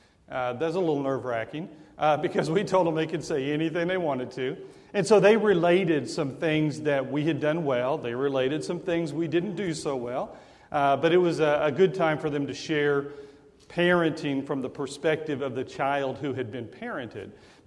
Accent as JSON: {"language": "English", "town": "Portland", "region": "Oregon", "country": "United States", "tie": "born or raised there", "said": "I grew up in Portland, Oregon, and the churches up there are a lot smaller."}